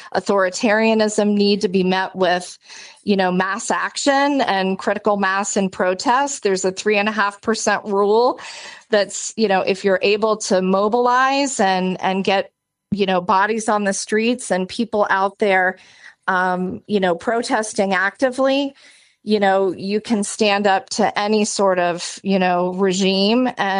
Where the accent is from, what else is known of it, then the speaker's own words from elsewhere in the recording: United States; as an American citizen living abroad, certainly some of the policies and the economic decisions that are being made not only affects me, but affects my family, affects friends back home.